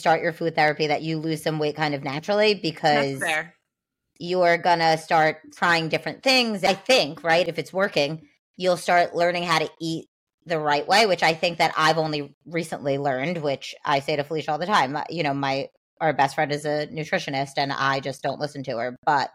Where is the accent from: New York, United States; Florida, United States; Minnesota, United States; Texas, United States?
New York, United States; I am a New Yorker through and through and I love Long Beach.